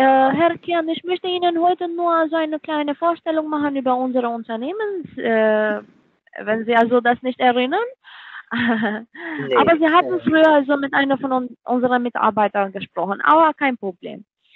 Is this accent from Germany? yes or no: no; Toronto, Ontario, Canada; German is a second language; Ich komme aus Toronto, Ontario.